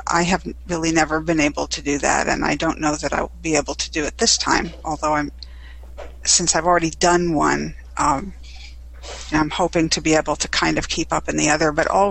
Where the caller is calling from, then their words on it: Gaithersburg, Maryland, United States; I'm speaking from Gaithersburg, Maryland, which is about 20 miles from Washington, D.C.